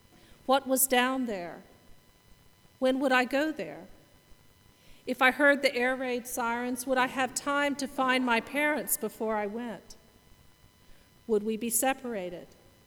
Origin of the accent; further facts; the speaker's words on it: Alexandria, Virginia, United States; And I mostly noticed them in my hometown of Alexandria, Virginia.